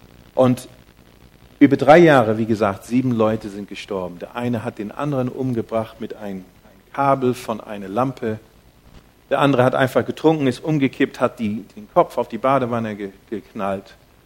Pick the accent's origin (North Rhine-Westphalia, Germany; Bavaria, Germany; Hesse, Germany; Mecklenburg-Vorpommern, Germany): Mecklenburg-Vorpommern, Germany; Kadelbogen; Wir sind alle aus Kadelbogen. Kadelbogen ist ein kleines Dorf in Mecklenburg-Vorpommern.